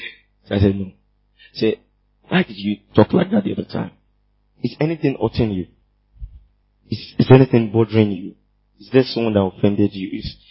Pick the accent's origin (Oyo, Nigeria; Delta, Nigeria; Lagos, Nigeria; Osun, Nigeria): Oyo, Nigeria; Ibadan; Because I grew up in Ibadan.